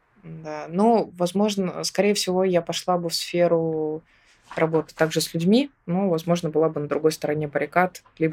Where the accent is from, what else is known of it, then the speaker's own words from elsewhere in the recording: Samara, Samara Oblast, Russia; moved away as an adult; в 2018-м закончила университет. И в 2019-м я переехала в Москву. И в 2023-м году я сейчас вернулась снова на малую родину.